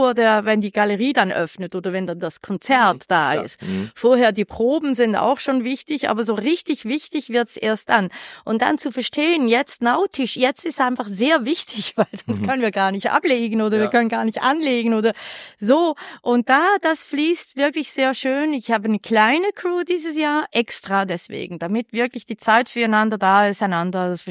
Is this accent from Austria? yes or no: no; Basel, Basel-Stadt, Switzerland; Ich bin Baslerin, habe in Basel das Projekt gegründet.